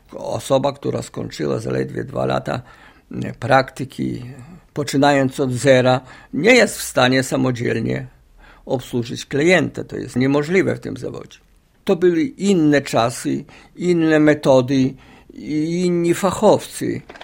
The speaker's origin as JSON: {"language": "Polish", "town": "Knyszewicze", "region": "Podlaskie Voivodeship", "country": "Poland", "said": "I ja pochodzę z powiatu sokolskiego, a konkretnie ze wsi Knyszewicze."}